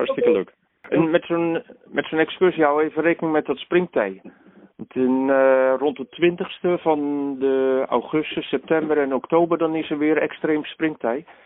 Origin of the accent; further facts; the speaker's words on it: Drenthe, Netherlands; now in Hoeksche Waard, Netherlands; Ik kom uit Drenthe. En mijn studie was in Amsterdam en toen ben ik terechtgekomen in Hoekse Waard, ten zuiden van Rotterdam. Dus het eiland boven Goeree-Overflakkee.